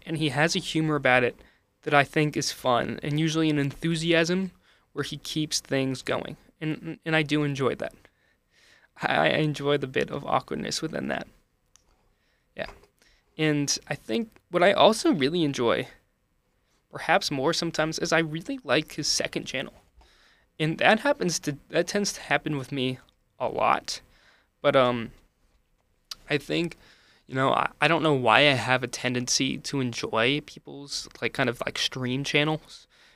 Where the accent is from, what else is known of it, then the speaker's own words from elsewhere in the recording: United States; as an American, as a basic-ass American, I have, like, no really knowledge of kind of Japanese culture that much